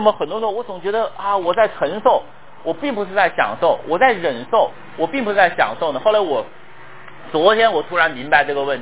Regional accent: Wuhan, Hubei, China; 因为我就是武汉人，我就是从小在热的环境中长大的啊。

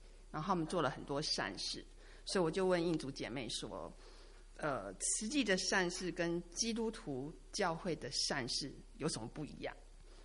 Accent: Taiwan; 我来自台湾。我们家是一个就是非常的民间信仰的一个家庭，

